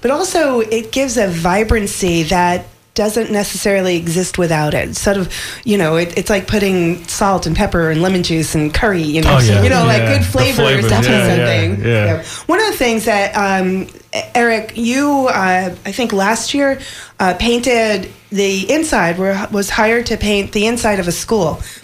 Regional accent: New York, United States; I mean, I grew up in New York, and I loved the trains.

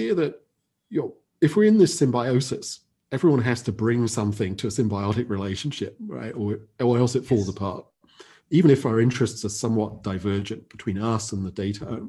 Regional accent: England, United Kingdom; I was born in England. Actually, my father is American. My mother is British. I grew up in England, and both my parents were art historians, academics.

